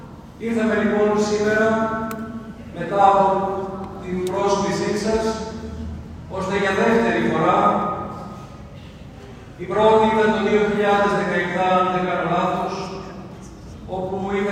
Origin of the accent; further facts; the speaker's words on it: Trikala, Thessaly, Greece; μιας και έρχομαι από τα Τρίκαλα.